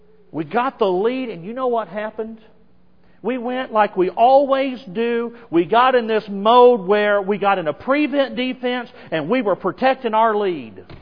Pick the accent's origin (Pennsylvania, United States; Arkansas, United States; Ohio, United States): Arkansas, United States; Most of you who know me and are familiar with my history know that I grew up in Arkansas. And living up and growing up in Arkansas is unique, to say the least.